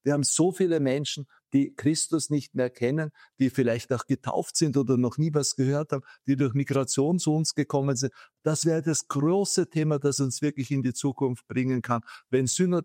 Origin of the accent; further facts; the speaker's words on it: Vienna, Austria; ich bin Wiener